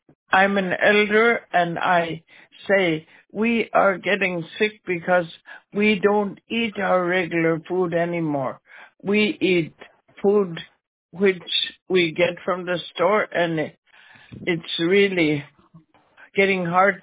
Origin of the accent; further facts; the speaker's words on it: Russian Mission, Alaska, United States; Yeah, I'm from Russian Mission. Yes, I'm from Russian Mission.